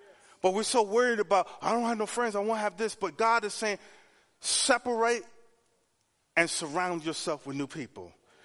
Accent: Miami, Florida, United States; I'm from Miami, y'all. People from the island, we have goats, chickens, and everything else.

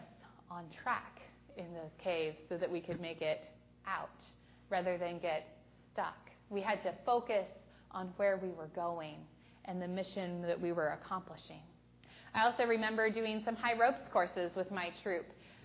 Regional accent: Oklahoma, United States; I grew up in Oklahoma, in the prairie lands

